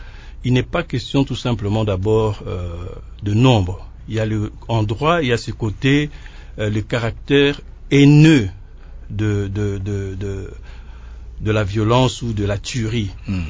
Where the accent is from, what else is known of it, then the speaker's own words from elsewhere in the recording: DR Congo; Nous, en tant que Congolais